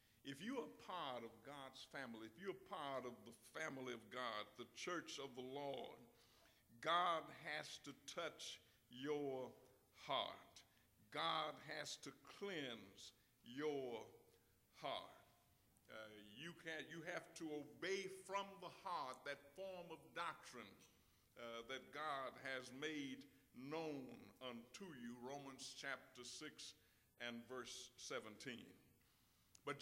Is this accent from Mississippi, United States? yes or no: yes; Mississippi, United States; And as much as I love Mississippi, you won't find it in my home state either.